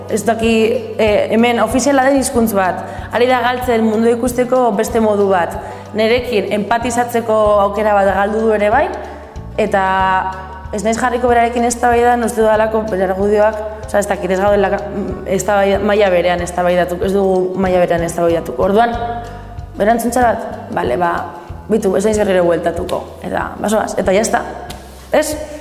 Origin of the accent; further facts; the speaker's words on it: Basque Country, Spain; ni euskalduna naiz, noa hortik aldarrikatzen euskalduna naizela, baina gazteleraz, ez?